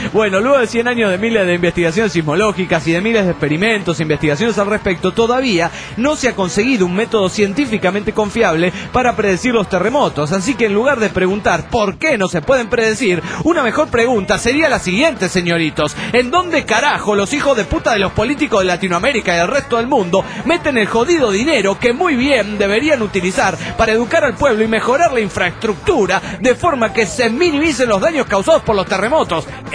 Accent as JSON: {"language": "Spanish", "region": "Mexico City", "country": "Mexico", "moved": "yes", "lives_now": "New York, United States", "said": "como chilango sobreviviente del terremoto del 85"}